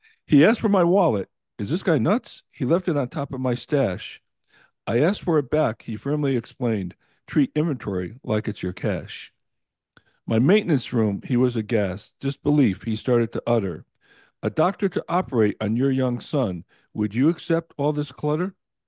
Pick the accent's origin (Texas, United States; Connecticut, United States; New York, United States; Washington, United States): Connecticut, United States; Glastonbury; now in Phoenix, United States; we're having dinner at Max Fish in Glastonbury, Connecticut," which happened to be my hometown. I lived in South Glastonbury